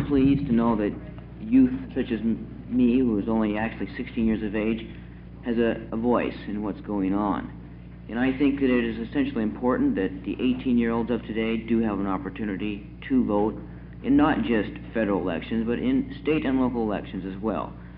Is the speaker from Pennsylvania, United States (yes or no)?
no; Centennial, Colorado, United States; I'm from Centennial.